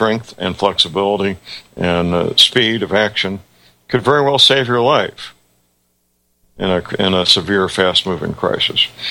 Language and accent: English; St. Louis, Missouri, United States; born or raised there